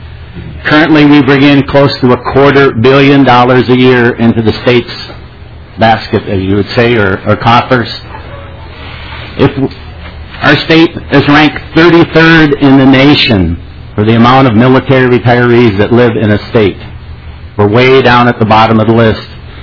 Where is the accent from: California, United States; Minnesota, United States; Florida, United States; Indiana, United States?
Minnesota, United States; I was born and raised in Minnesota, and after graduating from high school, I enlisted in the Marine Corps in 1964.